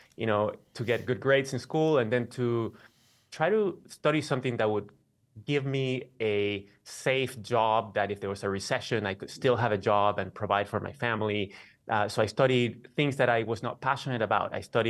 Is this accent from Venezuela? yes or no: yes; Caracas, Capital District, Venezuela; moved away; I am from Caracas, Venezuela. I thought I would live my whole life there, as everybody that I knew did.